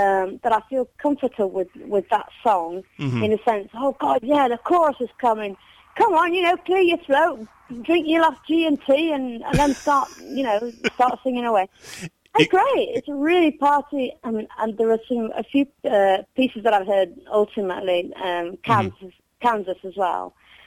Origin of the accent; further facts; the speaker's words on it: England, United Kingdom; Maybe me being English, I brought the rain over.